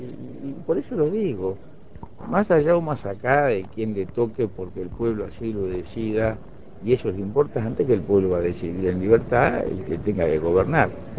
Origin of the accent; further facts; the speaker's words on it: Uruguay; Mi tarea es decirme, bueno, a mí mismo, como uruguayo, como abuelo, yo, mis hijos viven acá, trabajan acá